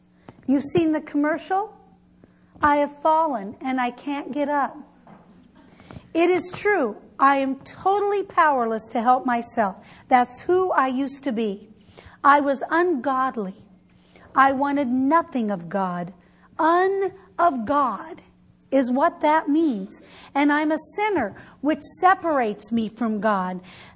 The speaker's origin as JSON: {"language": "English", "region": "Midwest", "country": "United States", "said": "Can you tell I'm from the Midwest? Warsh."}